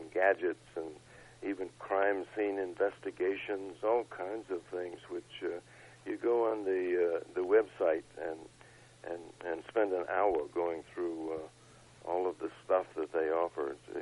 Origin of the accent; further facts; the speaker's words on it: Georgia, United States; moved away as an adult; I grew up in Georgia on a farm, but we went off and picked wild berries.